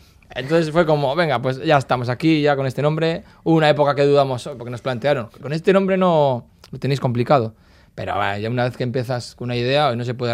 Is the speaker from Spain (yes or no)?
yes; Basque Country, Spain; somos una banda de Rioja, Alavesa, pero que no hablamos euskera.